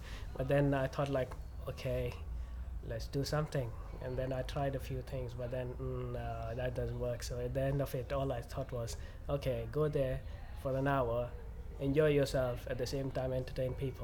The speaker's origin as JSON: {"language": "English", "country": "India", "tie": "born or raised there", "second_language": "English", "moved": "as an adult", "lives_now": "England", "said": "I was born in India, basically. And I've been there, I did my study and everything there. And then after that, I worked there for quite a few years. After that, I came to England to do my master's."}